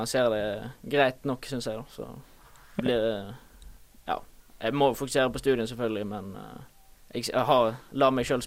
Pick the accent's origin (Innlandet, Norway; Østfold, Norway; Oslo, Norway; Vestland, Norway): Vestland, Norway; Bergen; Jeg er 20 år, født og oppvokst i Bergen.